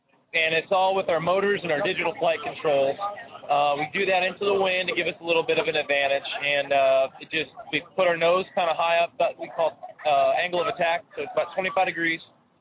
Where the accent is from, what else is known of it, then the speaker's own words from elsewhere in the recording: Florida, United States; She's a Florida girl. I'm from Florida